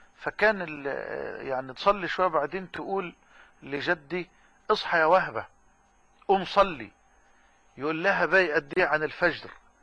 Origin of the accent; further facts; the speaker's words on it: Damuh, Dakahlia, Egypt; إلى الجامع الكبير في قريتنا الكريمة في دموه،